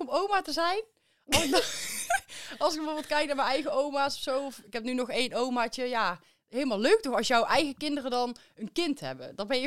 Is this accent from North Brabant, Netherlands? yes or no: yes; Best, North Brabant, Netherlands; Ik kom uit Best